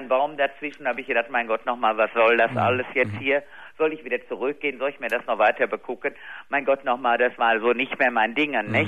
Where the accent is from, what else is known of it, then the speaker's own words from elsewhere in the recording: Düsseldorf, North Rhine-Westphalia, Germany; ich komme aus Düsseldorf.